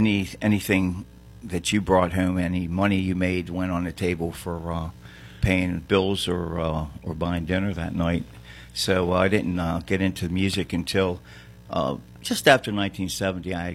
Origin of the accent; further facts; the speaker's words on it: Baltimore, Maryland, United States; also born or lived in Mount Pleasant; It's a town that you may never have heard of. It's called Baltimore, Maryland.